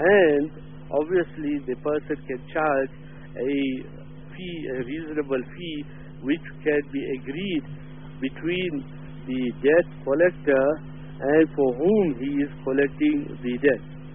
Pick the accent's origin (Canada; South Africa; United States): South Africa; Gauteng; because we come from the Gauteng area, you see these adverts in public now